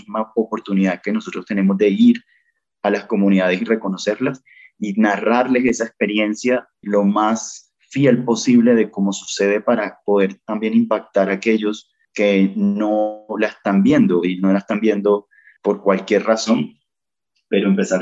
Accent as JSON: {"language": "Spanish", "country": "Colombia", "said": "bien, bacano, somos soberanos, somos colombianos, gracias"}